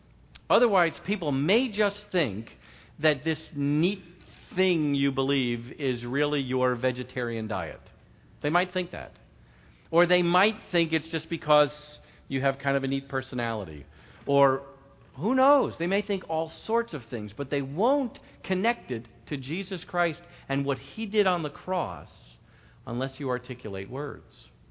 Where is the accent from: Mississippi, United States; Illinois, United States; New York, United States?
New York, United States; Okay, I'm from New York and I'm Jewish. Which means I just don't know what subtle is, okay?